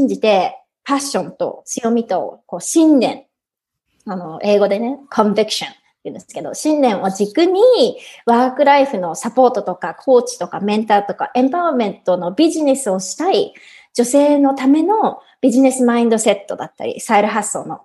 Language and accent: Japanese; Yokohama, Kanagawa, Japan; now in United States; 私は今カリフォルニアに住んでいて、出身は日本の横浜なんですね。